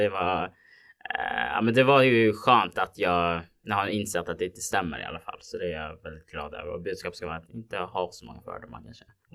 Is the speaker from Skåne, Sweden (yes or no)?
no; Stockholm County, Sweden; när jag pratar med dem så tror de inte jag är från Järva alls.